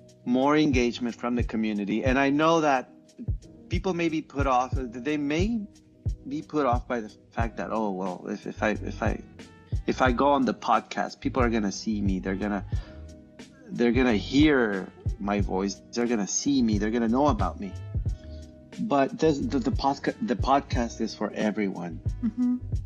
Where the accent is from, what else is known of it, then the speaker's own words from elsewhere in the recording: Houston, Texas, United States; also born or lived in Mexico City; I come from Texas. Well, I'm actually born in Mexico City, mm-hmm. but I grew up in Texas.